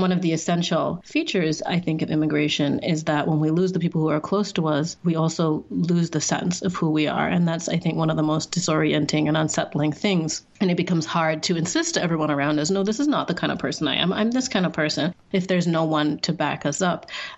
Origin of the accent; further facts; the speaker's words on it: Singapore; a little bit drawn from my own experiences in growing up in Singapore, which is a place that changes at this sort of vast breakneck speed.